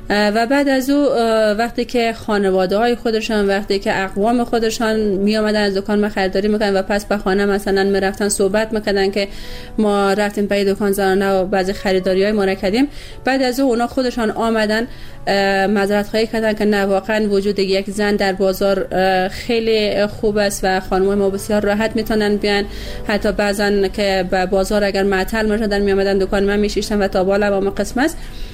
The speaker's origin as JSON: {"language": "Persian", "region": "Bamyan", "country": "Afghanistan", "said": "از کابل بعد از تقریبا 7 یا 8 ماهی که من اونجا زندگی کردم آمدم به ولایت خودم به بامیان."}